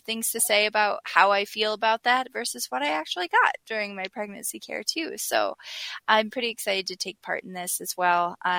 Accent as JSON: {"language": "English", "region": "Minnesota", "country": "United States", "said": "I'm going to say something blasphemous as a Minnesotan, but I've never been to the state fair."}